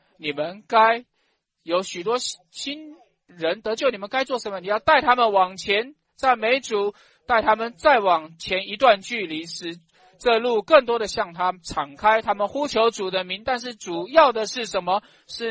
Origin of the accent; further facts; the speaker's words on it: United States; now in Russia; 旁边都是俄国人，我是个美国人